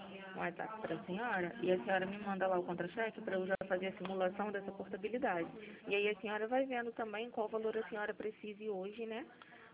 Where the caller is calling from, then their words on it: Rio de Janeiro, Brazil; Eu sou aqui do centro do Rio. Centro do Rio não, aqui do Catete.